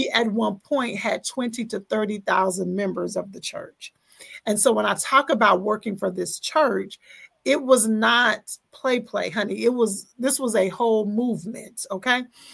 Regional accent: Dallas, Texas, United States; And we recently were in my hometown. I am from Dallas, Texas. We were back home.

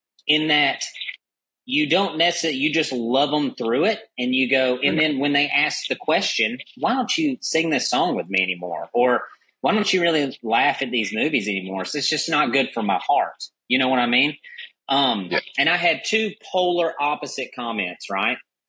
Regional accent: the South, United States; And of course, I'm from the South, so I was saved.

